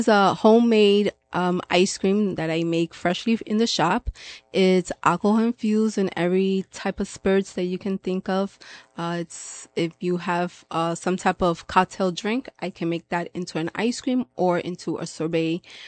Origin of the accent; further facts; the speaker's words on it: Brooklyn, New York, United States; now in Dutchess County, United States; So originally, I come from New York City. So I'm from Brooklyn. I moved up here to Dutchess County when I have now 4 years in August.